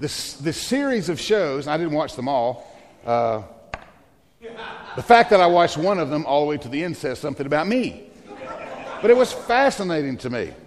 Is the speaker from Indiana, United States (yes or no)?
no; Tennessee, United States; I mean, I am from Northeast Tennessee in the mountains, and I'd never heard of such a thing.